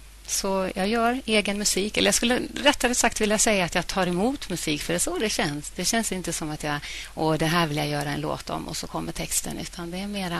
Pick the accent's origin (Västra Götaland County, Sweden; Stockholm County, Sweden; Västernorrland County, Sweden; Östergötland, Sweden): Stockholm County, Sweden; Stockholm; now in Sandviken, Sweden